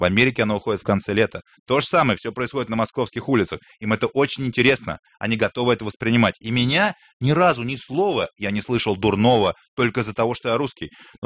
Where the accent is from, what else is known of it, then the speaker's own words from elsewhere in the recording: Russia; Я сказал, что я из России.